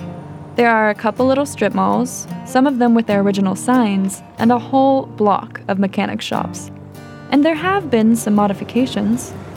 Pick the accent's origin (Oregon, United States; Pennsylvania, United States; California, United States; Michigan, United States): California, United States; El Sobrante; I've done this exact trip hundreds of times, because this is my hometown. Never heard of El Sobrante? You aren't alone. Most of my friends in the Bay Area haven't heard of it, and even fewer have been there.